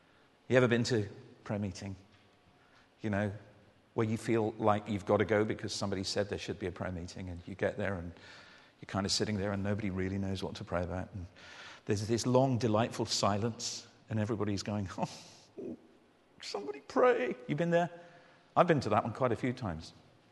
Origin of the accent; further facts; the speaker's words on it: United Kingdom; Now, one of the things that we do, because we're British, is we formalize it.